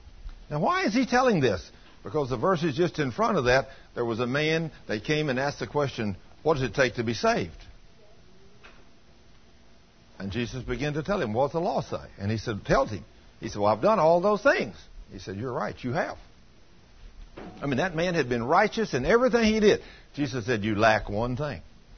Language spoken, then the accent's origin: English; United States; You know, now, me being a American boy, the only kind of needle that I know about is the kind that you put thread through.